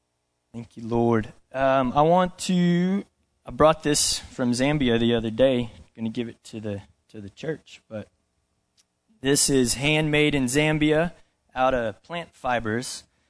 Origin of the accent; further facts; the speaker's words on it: Portales, New Mexico, United States; But I grew up in Portales, went to school at Dora, and did all the rodeo and stuff.